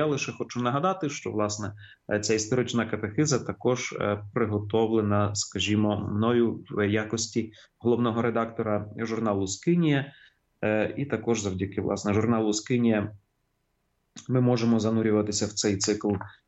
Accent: Kharkiv, Kharkiv Oblast, Ukraine; але от в Харкові, звідки я родом

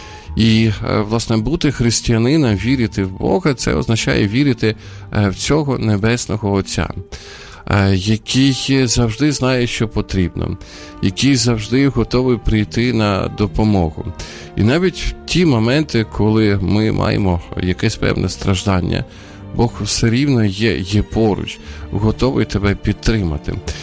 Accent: Sumy, Sumy Oblast, Ukraine; Теж тривожуся за, наприклад, за моє рідне місто, за Суми.

